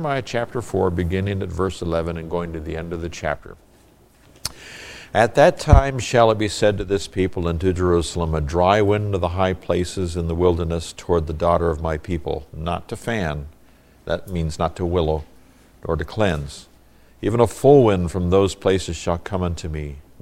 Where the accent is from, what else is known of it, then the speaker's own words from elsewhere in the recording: Nigeria; When I was growing up in Nigeria, we had what was known as the Harmattan.